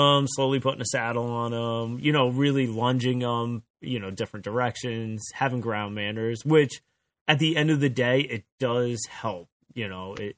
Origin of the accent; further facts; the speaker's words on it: Sandyston, New Jersey, United States; So I grew up in Sandiston, right? So that was already, you know, we're far out there.